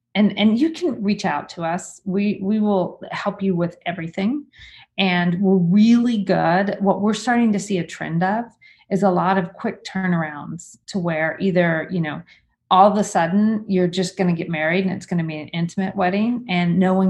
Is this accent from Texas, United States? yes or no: yes; Texas, United States; And, you know, I'm Texan, so I'm proud of HEB too.